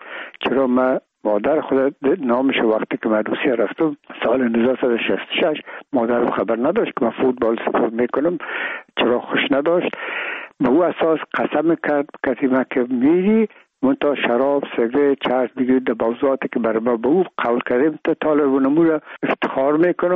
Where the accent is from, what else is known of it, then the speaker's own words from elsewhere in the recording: Afghanistan; ما افغان هستیم،